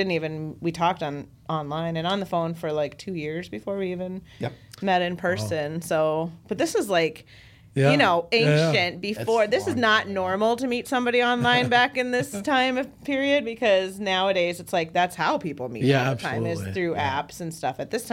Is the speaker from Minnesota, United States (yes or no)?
yes; Rochester, Minnesota, United States; also born or lived in East Coast; I grew up in the on the East Coast, and then Mayo Clinic moved our family out to Minnesota in 91, so I was like 10. And so then I pretty much, I pretty much grew up in Rochester, so this is kind of my hometown.